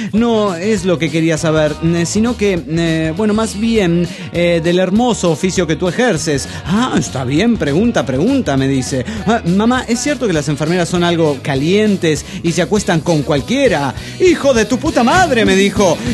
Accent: Desaguadero, La Paz, Bolivia; de Desaguadero, Bolivia.

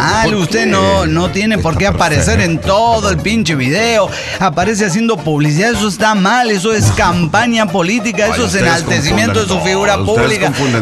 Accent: Veracruz, Mexico; de Veracruz.

